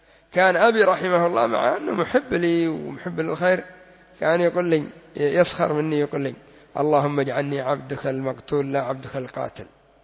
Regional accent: Az-Za'akira, Hajjah, Yemen; هذه في قريتي التي تسمى الزعاكرة، أما لا جينا إلى قرية بني عمر وبني سعيد وقع بينهم أكثر من 70 مقتول

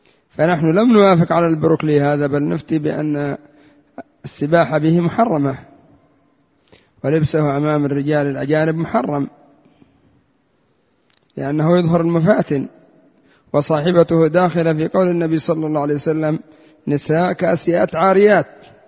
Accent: Yemen; قامت الثورات عندنا في اليمن وليبيا ومصر وكثير من البلدان، أدت إلى سقوط الحكام.

